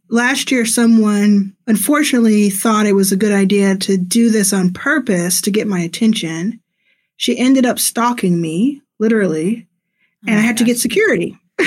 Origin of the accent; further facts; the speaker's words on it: Dallas, Texas, United States; I grew up in Dallas. And at the time, I was in Houston area called Pearland.